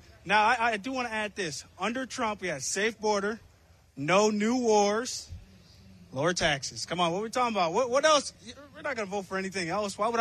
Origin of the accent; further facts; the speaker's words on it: Kenosha, Wisconsin, United States; I'm from Kenosha, Wisconsin.